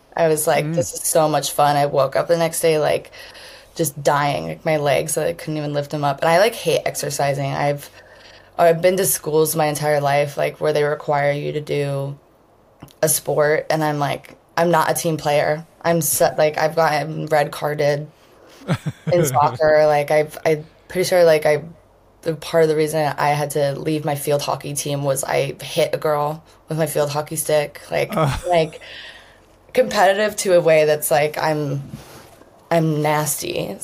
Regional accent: New Jersey, United States; moved away as an adult; also born or lived in New York; now in Asheville, United States; No, I was born in New Jersey and then like grew up in between New Jersey and New York. And then I've like been fucking all over the country since like I was 18.

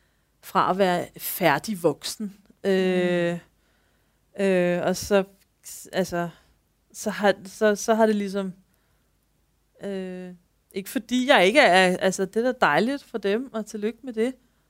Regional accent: Capital Region of Denmark, Denmark; nu er jeg jo fra Nordsjælland, så der trods alt lidt færre mennesker, man passerer.

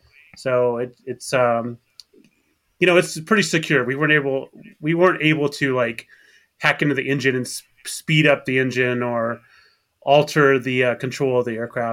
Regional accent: Arkansas, United States; I grew up in Arkansas. That's where I graduated high school.

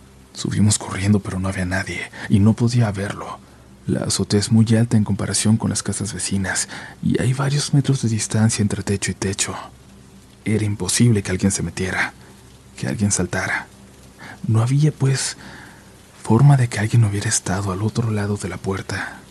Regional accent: Monterrey, Nuevo León, Mexico; also born or lived in Cadereyta; Yo nací en Cadereyta, pero crecí en Monterrey.

